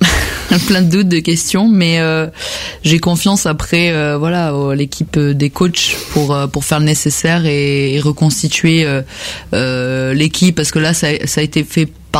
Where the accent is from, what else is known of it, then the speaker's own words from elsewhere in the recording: Tarbes, Occitanie, France; Moi, je suis originaire de Tarbes à l'origine. D'accord. Donc les Hautes-Pyrénées dans le 65.